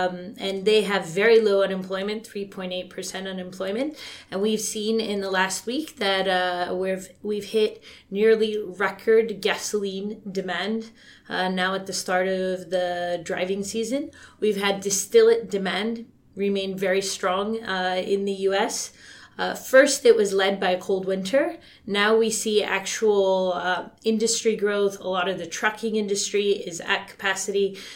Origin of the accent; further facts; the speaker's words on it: United States; Yes, I'm American-Canadian